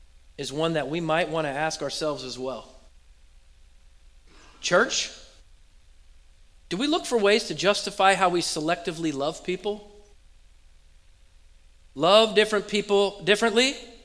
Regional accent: West Coast, United States; born there; I was born on the West Coast, and I was born in 1982

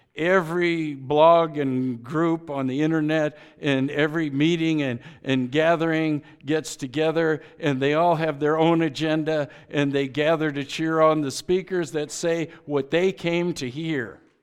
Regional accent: Boulder, Colorado, United States; You know, I grew up in Boulder when I first learned about Christianity.

